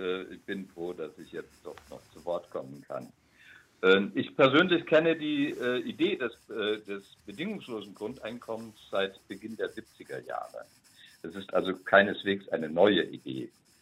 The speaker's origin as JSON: {"language": "German", "region": "Baden-Württemberg", "country": "Germany", "tie": "born there", "said": "seit ca. 30 Jahren. Gebürtig bin ich aus dem Südschwarzwald."}